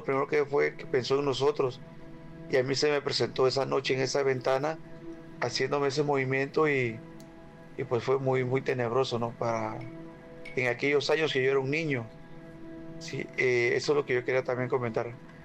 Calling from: Tabasco, Mexico; les mando saludos de Tabasco

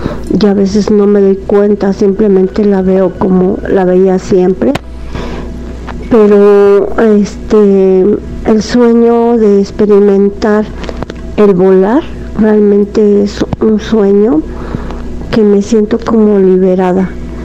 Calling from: Atizapán, State of Mexico, Mexico; de Atizapán.

